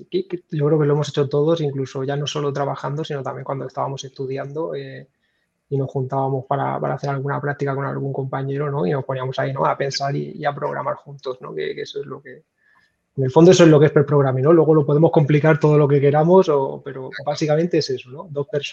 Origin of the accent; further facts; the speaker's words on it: Murcia, Region of Murcia, Spain; vengo de Murcia